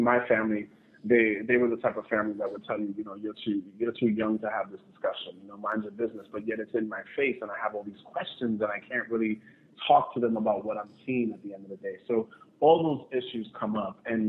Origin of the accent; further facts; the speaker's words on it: New York City, New York, United States; Well, I'm originally from New York City, the South Bronx, and I am an actor.